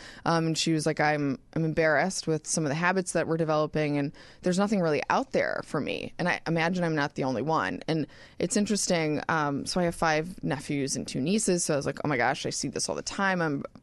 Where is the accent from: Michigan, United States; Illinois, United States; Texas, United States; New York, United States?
Illinois, United States; Chicago; So we grew up, all three of us are from Chicago. So Kara and I grew up in the Northwest suburbs. We've known each other since we were five.